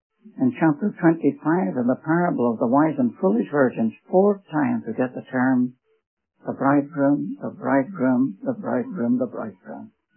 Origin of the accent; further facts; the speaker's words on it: Ireland; born there; I was born in Ireland.